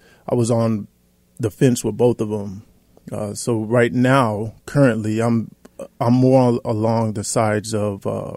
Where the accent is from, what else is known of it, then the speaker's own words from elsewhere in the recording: Des Moines, Iowa, United States; also born or lived in St. Paul, Minnesota; I was reared here in Des Moines, Iowa. I was born in St. Paul, Minnesota.